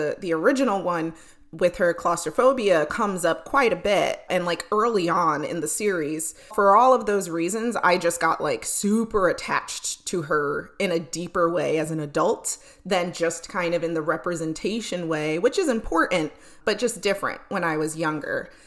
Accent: New York, United States; And growing up in New York, you couldn't really escape it.

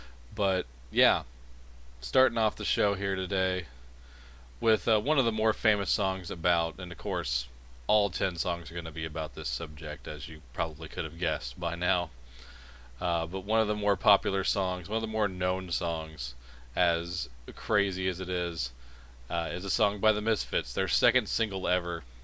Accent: United States; But to me, as an American, this is pretty much the day

